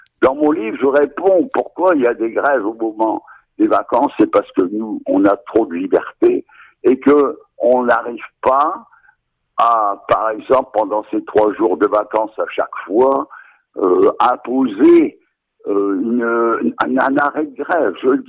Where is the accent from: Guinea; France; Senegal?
France